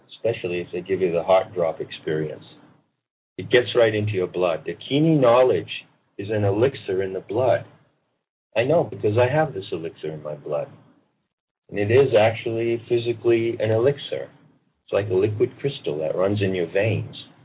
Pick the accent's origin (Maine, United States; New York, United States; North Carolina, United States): Maine, United States; I'm the kid from Maine, you know.